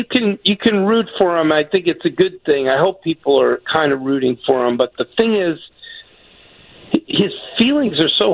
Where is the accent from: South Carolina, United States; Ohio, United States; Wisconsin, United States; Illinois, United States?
Illinois, United States; Naperville; And so they knew I was from Naperville